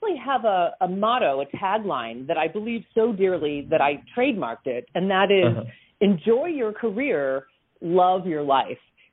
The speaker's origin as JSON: {"language": "English", "region": "New Jersey", "country": "United States", "tie": "born or raised there", "also_born_or_lived": "New York City", "said": "I live in Indiana. But I grew up, I was born in New York City and was raised in New Jersey and had a wonderful life there as a kid growing up."}